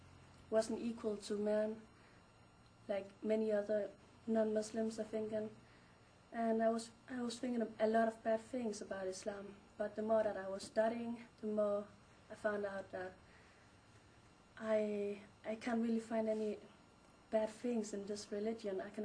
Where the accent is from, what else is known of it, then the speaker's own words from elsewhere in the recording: Denmark; I have been a Muslim for 1.5 years now. I come from Denmark.